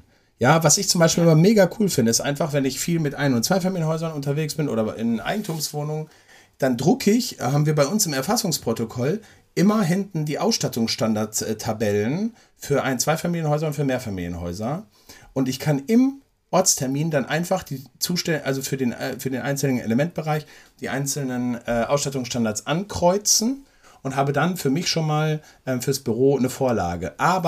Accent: North Rhine-Westphalia, Germany; Ich komme aus dem Ruhrgebiet

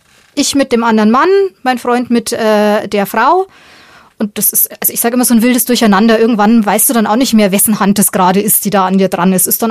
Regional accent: Regensburg, Bavaria, Germany; weil es auch nicht eben in der Nähe von Regensburg war, wo ich herkomme

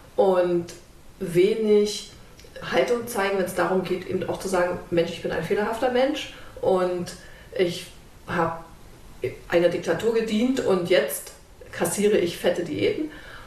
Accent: East Germany, Germany; Ich bin in der DDR groß geworden und war dort sehr früh politisch interessiert

